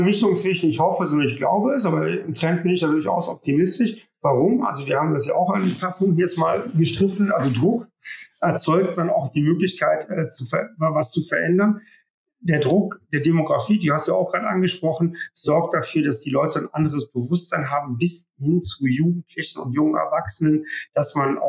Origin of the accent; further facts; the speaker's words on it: Rhineland, Germany; Kulturell komme ich aus dem Rheinland, das ist ein bisschen, ist auch nicht ganz zu überhören in meinen Ausführungen